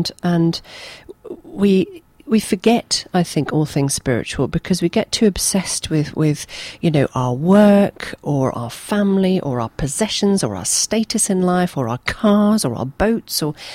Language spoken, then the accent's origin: English; Scotland, United Kingdom; I'm a Scot. I'm a wee Scot.